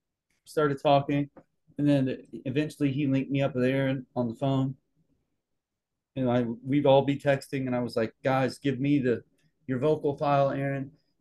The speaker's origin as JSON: {"language": "English", "country": "United States", "tie": "born or raised there", "said": "I'm 32 years old now, and growing up in America, you've probably heard about him."}